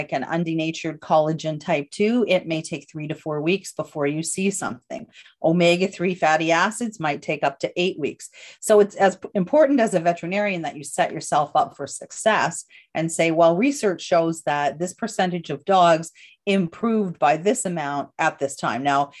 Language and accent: English; Canada; I'm Canadian and, you know, we know all the stuff about CBD up here in Canada.